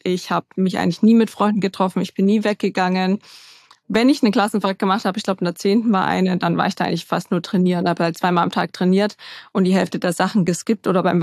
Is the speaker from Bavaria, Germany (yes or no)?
yes; Bavaria, Germany; Ich komme ungefähr 3 Stunden nördlich von München aus einem kleinen Ort an der Grenze zu Tschechien. Die meisten kennen das nicht. So Hof kennt man vielleicht. Das ist so 45 Minuten westlich von da, wo ich aufgewachsen bin.